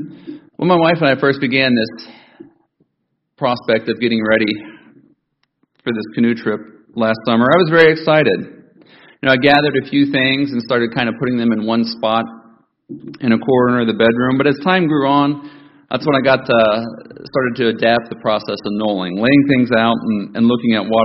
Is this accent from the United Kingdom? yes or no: no; Ohio, United States; Now, as most of you know, I'm from up north. I'm from Ohio.